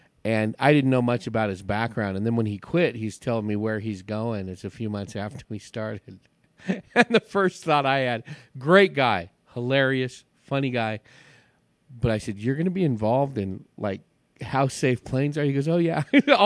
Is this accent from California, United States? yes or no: yes; California, United States; I grew up in the San Francisco Bay Area, like between Oakland and San Jose